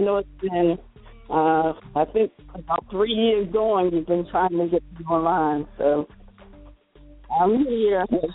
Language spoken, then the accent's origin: English; Maryland, United States; also born or lived in North Carolina; Actually, I'm a Southern girl. I was born in North Carolina. And I actually was raised in the Washington metropolitan area, actually PG County, Maryland.